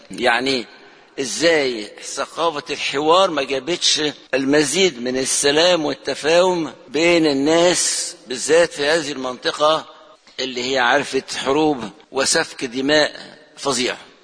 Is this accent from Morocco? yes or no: no; Lebanon; أنا لبناني ومصري وسوري الأصل، وبقالي 5 أيام خدت كمان جنسية تانية المجرية